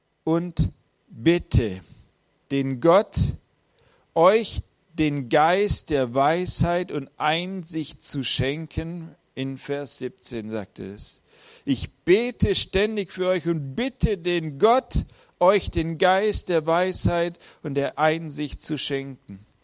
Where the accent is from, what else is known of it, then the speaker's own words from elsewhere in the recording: Baden-Württemberg, Germany; obwohl ich ja als Schwabe quasi voll überhaupt nichts für Verschwendung halte